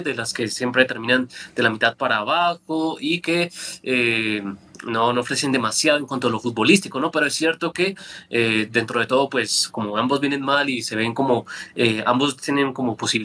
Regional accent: Colombia; yo de entrada desde mi perspectiva como colombiano

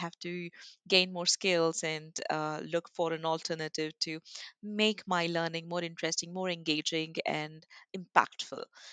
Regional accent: India; So basically, I am from India and I've studied sciences during my schooling.

